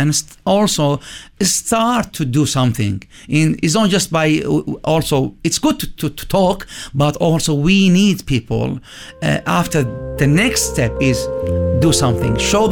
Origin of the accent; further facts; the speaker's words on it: Iraq; now in Jordan; I'm genuine from Iraq. I'm Assyrian Iraqi